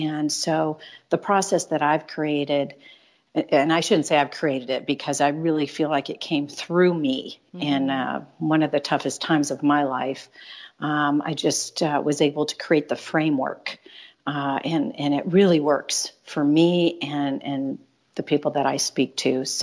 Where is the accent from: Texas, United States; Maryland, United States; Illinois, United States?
Illinois, United States; Chicago; Which created an opportunity for me to move to back home to Chicago, which is my hometown, and kind of get back to my roots